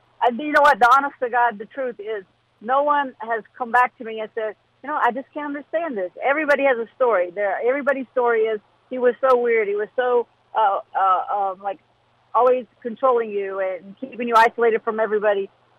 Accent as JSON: {"language": "English", "region": "West Virginia", "country": "United States", "said": "I'm from Southern West Virginia. My town has 500 people"}